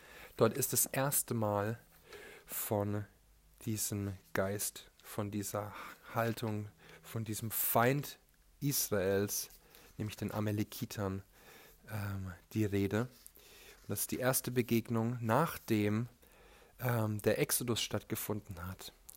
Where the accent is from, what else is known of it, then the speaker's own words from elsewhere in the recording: Germany; Wir müssen jetzt, gerade wir als Deutsche, müssen in eine Stärke hineinkommen